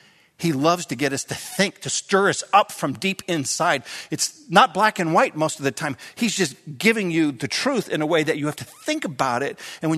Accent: Minneapolis, Minnesota, United States; I was brought back to a pretty vivid memory as a young child growing up in South Minneapolis

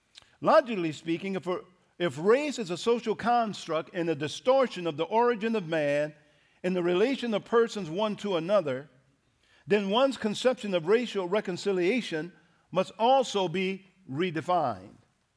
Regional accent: the South, United States; Being a young boy growing up in the South, white people were not folks you wanted necessarily to get to know.

